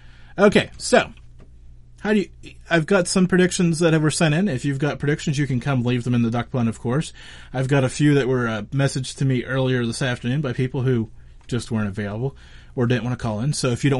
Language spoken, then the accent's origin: English; Pennsylvania, United States; I know the Steelers are 7-0 because, you know, I'm from Western Pennsylvania